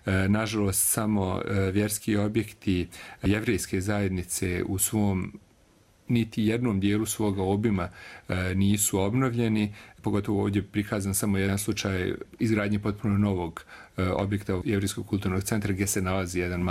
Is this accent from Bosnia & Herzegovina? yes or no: yes; Banja Luka, Republika Srpska, Bosnia & Herzegovina; ne zato što sam rođen u Banja Luci, zato što sam proveo praktično najveći dio života ovdje